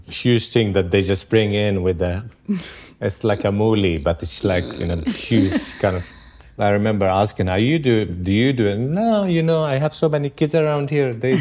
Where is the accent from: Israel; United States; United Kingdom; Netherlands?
Israel; Jerusalem, Jerusalem District; also born or lived in Tel Aviv; I grew up in Jerusalem and then Tel Aviv in 70s, 80s